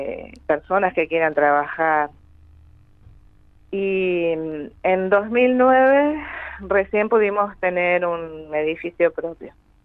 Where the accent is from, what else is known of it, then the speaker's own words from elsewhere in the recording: Allen, Río Negro, Argentina; born there; Yo nací en Allen.